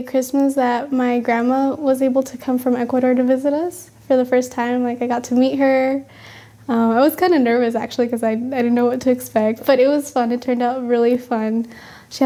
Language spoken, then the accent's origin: English; Puerto Rico; I grew up in Puerto Rico, so it was, you know, tropical scenery.